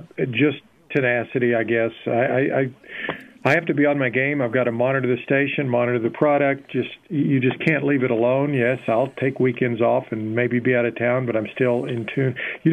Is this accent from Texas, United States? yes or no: yes; Dalhart, Texas, United States; now in El Paso, United States; I grew up in the Panhandle and spent in town of Dalhart, Texas, and worked in Amarillo.